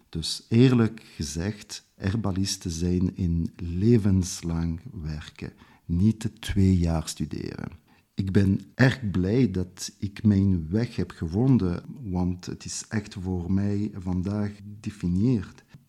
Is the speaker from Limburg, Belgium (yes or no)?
no; Brussels, Brussels-Capital Region, Belgium; born there; Ik ben 38 jaar geboren in Brussel.